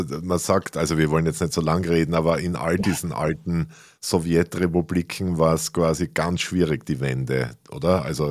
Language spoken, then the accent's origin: German; Graz, Styria, Austria; Das ist ja bei uns in Graz oder in anderen Städten auch oft toll